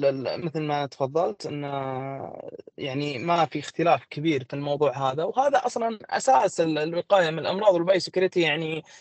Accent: Saudi Arabia; مثل ما مشهور عندنا في السعودية

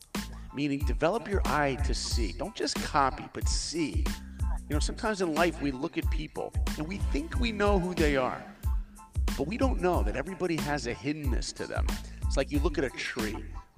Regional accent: New York, United States; Look, I grew up in New York. Okay, I didn't know any Hollywood people. I didn't know any filmmakers. I didn't even know that was a job.

